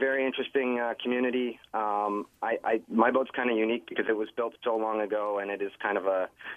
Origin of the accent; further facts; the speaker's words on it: Chicago, Illinois, United States; Where I grew up in Chicago